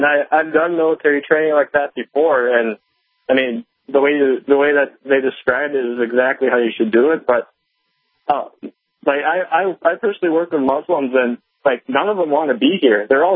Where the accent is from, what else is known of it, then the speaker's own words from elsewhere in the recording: Fargo, North Dakota, United States; but I grew up in Fargo, North Dakota. And, I mean, we were one of the highest areas for refugees in that, during that time.